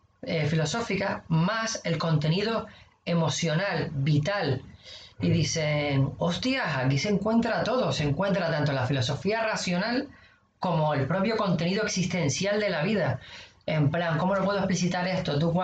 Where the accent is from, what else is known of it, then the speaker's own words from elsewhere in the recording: Spain; a buscar nuestra propia identidad como españoles